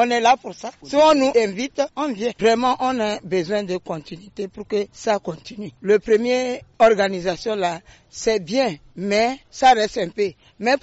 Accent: Togo; On est venu à la foire internationale. Je suis venu du Togo.

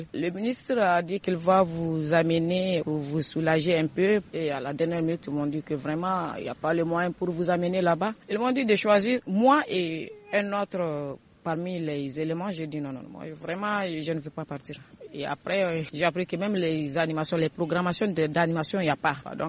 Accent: Niger; Moi, je suis nigérien

